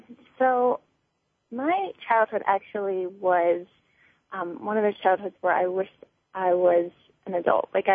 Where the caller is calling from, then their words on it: Pennsylvania, United States; Pennsylvania.